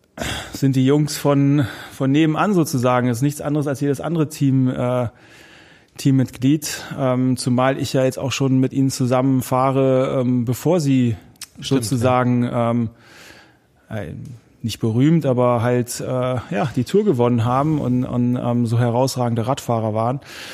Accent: North Rhine-Westphalia, Germany; Dann ist die Tour de France durch meinen Heimatort mal gefahren. An Rheinbach vorbei Richtung Koblenz

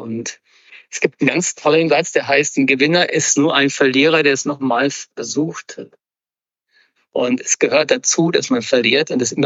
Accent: North Rhine-Westphalia, Germany; ich bin im Ruhrgebiet groß geworden. Das war damals noch ein Industriegebiet, wo es nur Bergleute gab.

